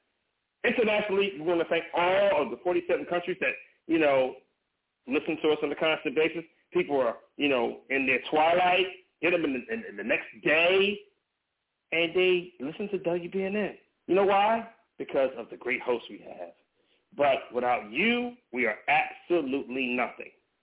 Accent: California, United States; I'm from South Cal. You know what I'm saying? You know, Compton and you know, San Francisco area in the house.

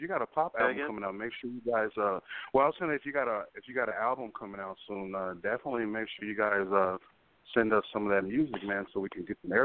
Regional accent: Chicago, Illinois, United States; now in Arizona, United States; I'm in Arizona right now, but I'm a Chicago boy at heart, man. I'm born and raised in Chicago, man

